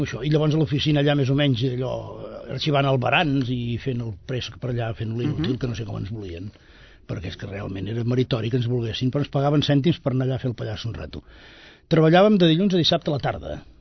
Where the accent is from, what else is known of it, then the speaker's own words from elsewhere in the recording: Sabadell, Catalonia, Spain; born there; A Sabadell, província de Barcelona.